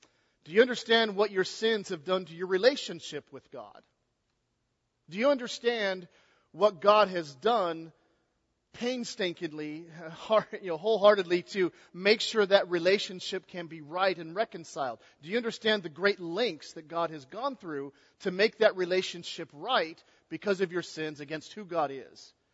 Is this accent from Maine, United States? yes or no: no; California, United States; I don't know why he told you, bro, I'm from California. That usually is a strike against me.